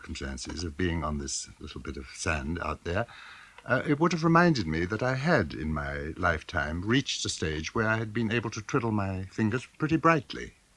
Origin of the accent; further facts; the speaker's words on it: London, United Kingdom; born there; Yes, I was born in London.